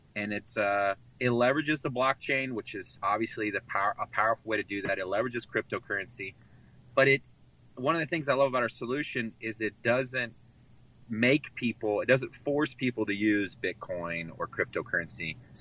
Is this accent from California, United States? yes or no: no; Texas, United States; And I'm originally from Texas, so my son and I were on Facebook.